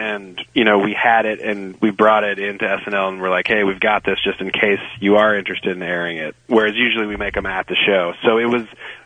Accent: Berkeley, California, United States; We grew up together in Berkeley, California. And, yeah, we moved to L.A. together and just shot a bunch of short films.

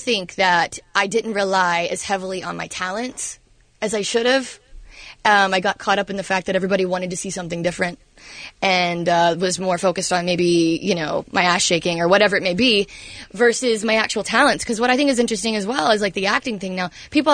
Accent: Florida, United States; I'm a Florida girl. I was born and raised in Florida.

